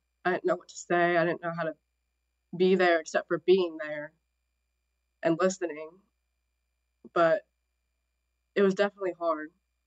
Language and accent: English; Nashville, Illinois, United States; now in Coulterville, United States; So I actually didn't grow up in Coulterville. I grew up in Nashville, Illinois, but I've been here since about 7th grade.